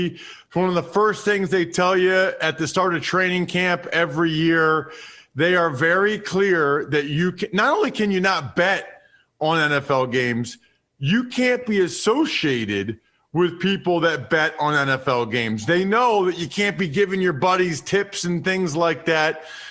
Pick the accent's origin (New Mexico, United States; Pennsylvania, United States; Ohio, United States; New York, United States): Pennsylvania, United States; Reading; And I tell my buddies, and now remember, I'm from Reading, Pennsylvania.